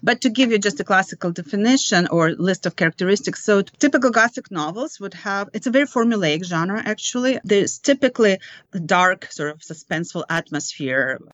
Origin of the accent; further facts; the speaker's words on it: Kyiv, Ukraine; I grew up in Ukraine, which was then the part of the Soviet Union. So I grew up in Kyiv, the capital, but as you may know now, it was kind of dominated by Russian culture. And so I did become fluent in Ukrainian eventually